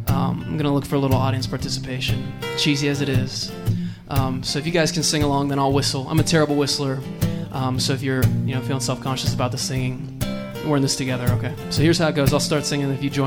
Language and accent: English; Ohio, United States; I'm from Ohio. It's like 10 hours away.